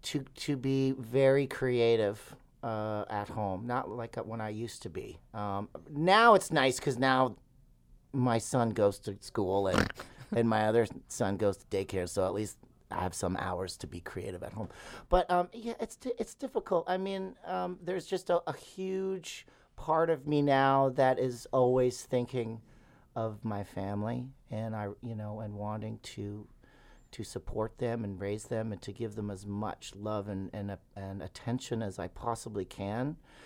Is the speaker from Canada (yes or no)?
yes; Ontario, Canada; now in Winnipeg, Canada; Kara and I are both from away. She's from Alberta, I'm from Ontario. And we met here in Winnipeg.